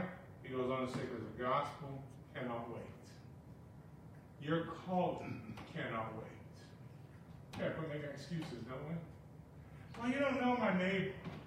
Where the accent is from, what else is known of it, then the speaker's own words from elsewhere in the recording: Brazil; When I grew up in Brazil, when someone died, within 24 hours, they had to be in the ground.